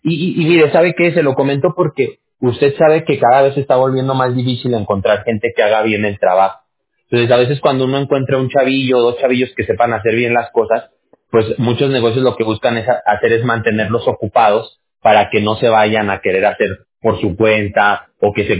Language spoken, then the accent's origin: Spanish; Mexico; yo soy mexicano. Allá en México hay un dicho